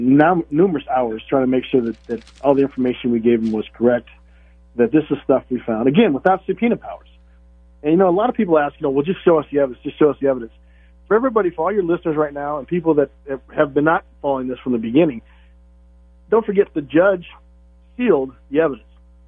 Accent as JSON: {"language": "English", "town": "Las Vegas", "region": "Nevada", "country": "United States", "tie": "born or raised there", "said": "I'm doing this as … who was born and raised here, Pat. I was born and raised in Nevada. I was born and raised in Las Vegas."}